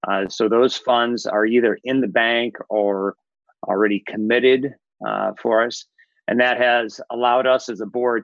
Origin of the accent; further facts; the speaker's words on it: South Holland, Illinois, United States; I grew up in South Holland, Illinois, and in some ways, reading the Voss Group made me think of what South Holland was 100 years prior to, steeped in that Dutch Reform culture.